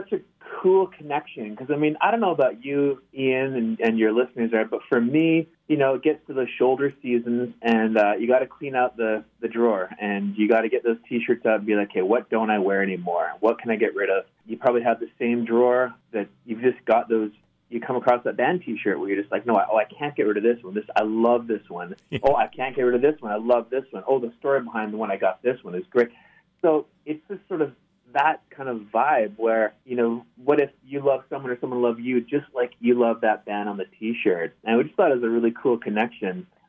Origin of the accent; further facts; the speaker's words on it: West Coast, Canada; Yeah, well, as you all know, we come from the West Coast, and this album kind of reflects, you know, where we're from